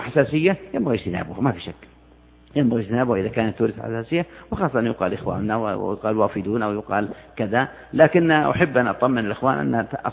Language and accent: Arabic; Saudi Arabia